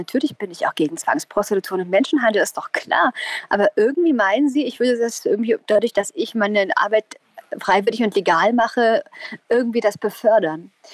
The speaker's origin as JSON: {"language": "German", "region": "East Germany", "country": "Germany", "said": "Ich bin in sehr liberalen Verhältnissen aufgewachsen. Meine Eltern waren Künstler, ich komme aus dem Osten."}